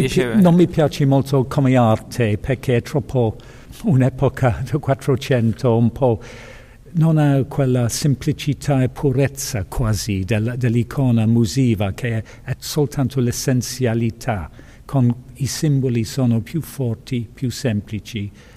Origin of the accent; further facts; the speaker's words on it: England, United Kingdom; Italian is a second language; Mi piace molto perché, essendo inglese, noi non ce l'abbiamo.